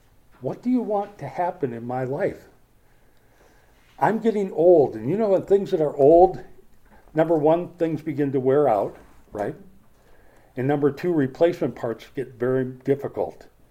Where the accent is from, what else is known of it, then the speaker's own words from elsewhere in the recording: Minnesota, United States; that's the way the Scandahoovians talk there, where I grew up in Minnesota.